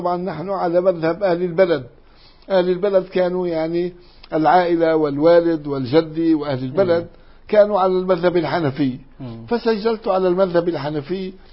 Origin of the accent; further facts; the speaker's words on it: Hebron, Hebron Governorate, Palestine; أنا من مدينة الخليل في فلسطين، ولدت في مدينة الخليل في فلسطين، ووالدي كان من العلماء وكان حنفي المذهب، كما أن جدي كان أيضا حنفي المذهب.